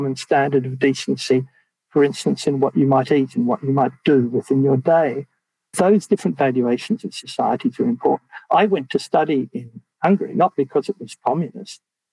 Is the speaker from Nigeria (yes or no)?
no; Australia; It's a bit the way I feel about being Australian.